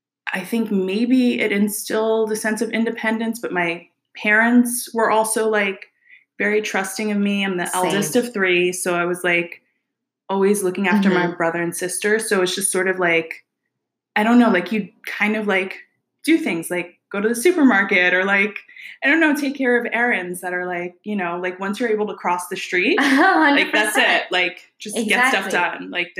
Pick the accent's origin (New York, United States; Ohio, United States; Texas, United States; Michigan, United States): New York, United States; New York City; So I grew up in Chelsea.